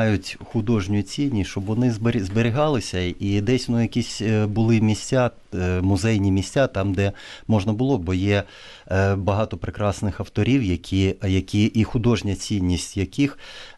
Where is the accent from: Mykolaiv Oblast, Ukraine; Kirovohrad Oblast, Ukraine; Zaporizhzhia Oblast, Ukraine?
Zaporizhzhia Oblast, Ukraine; Zaporizhzhia; born there; враховуючи те, що я сам народився в Запоріжжі